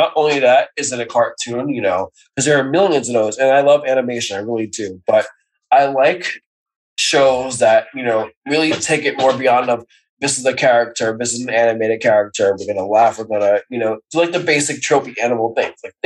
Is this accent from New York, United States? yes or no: yes; New York, United States; being from New York, being a New Yorker, I feel like there's a small piece in all of us from that lovely state